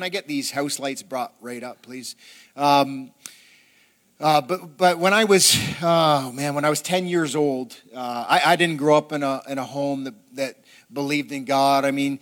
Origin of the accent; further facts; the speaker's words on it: Ontario, Canada; It was a wintry day, and I grew up in Ontario, and our winters aren't like your winters.